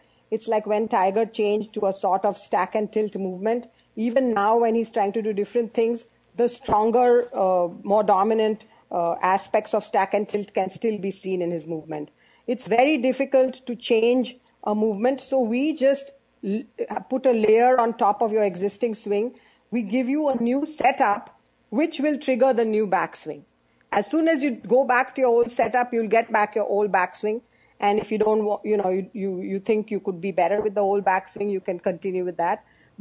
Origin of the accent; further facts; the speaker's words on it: Mumbai, Maharashtra, India; I grew up in Mumbai at a time when any golf lessons you had were from like little boys that were caddy boys from the slums around the golf course